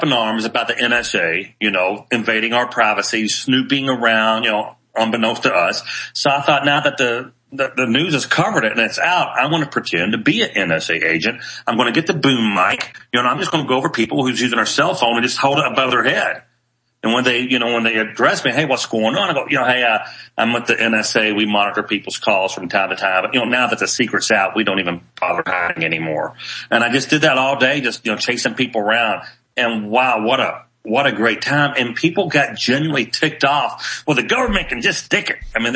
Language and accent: English; Louisville, Kentucky, United States; I did that in my hometown of Louisville, Kentucky, on Bargetown Road, Shelbyville Road.